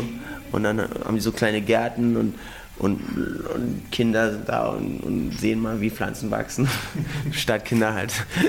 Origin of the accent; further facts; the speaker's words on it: Germany; ich bin in Deutschland groß geworden, ich war Messdiener, ich bin in einem sehr christlichen Dorf groß geworden